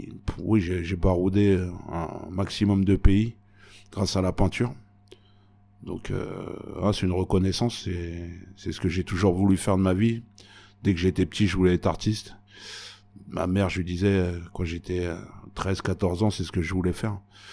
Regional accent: Paris, Île-de-France, France; T'es tout seul face à toi-même dans Paris. Parce que je viens de Paris.

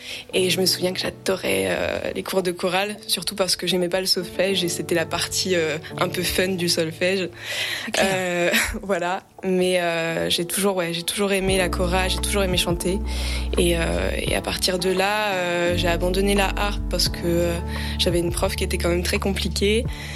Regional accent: Épinal, Grand Est, France; born there; now in Lyon, France; Exactement, je suis née à Épinal et voilà, mes parents habitent aux Forges.

